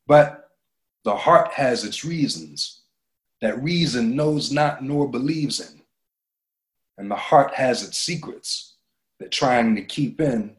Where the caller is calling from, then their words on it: Philadelphia, Pennsylvania, United States; I'm coming from Philadelphia, Pennsylvania, which is in America.